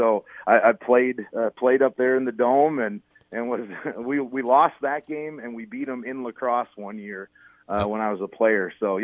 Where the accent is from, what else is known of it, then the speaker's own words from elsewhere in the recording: Menomonie, Wisconsin, United States; I'm actually from Menominee, which is where UW Stout is at. So I grew up with some of Coach Meyercourt's kids.